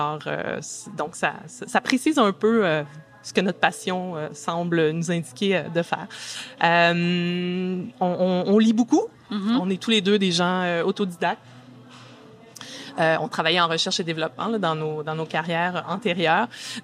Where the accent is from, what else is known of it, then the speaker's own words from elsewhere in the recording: Quebec, Canada; now in United Kingdom; on parlait tout à l'heure qu'on est des Québécois, mais je me décris vraiment plus comme une citoyenne du monde, parce que justement on a vécu un peu partout dans le monde.